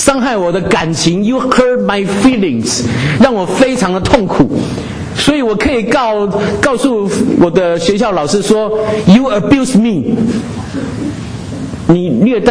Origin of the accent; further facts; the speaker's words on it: China; 这一定是我们中国人的这样的一个基本的要求，是不是？